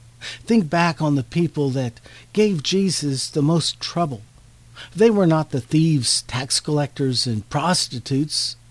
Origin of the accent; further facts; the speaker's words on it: United States; especially as an American, this text from today's lesson can be a bit confusing to us